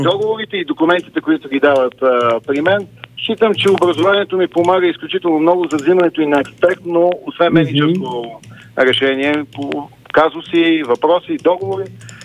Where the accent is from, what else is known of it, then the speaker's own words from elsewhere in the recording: Kostinbrod, Sofia Province, Bulgaria; В Костинброд съм израснал, в Костинброд израстват и децата ми.